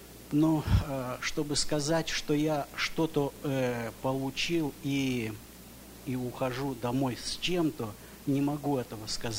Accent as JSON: {"language": "Russian", "town": "Sacramento", "region": "California", "country": "United States", "said": "я из Сакраменто."}